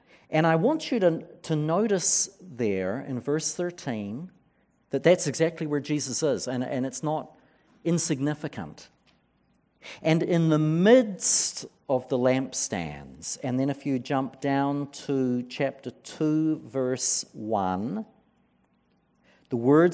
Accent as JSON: {"language": "English", "country": "New Zealand", "said": "I'm from New Zealand."}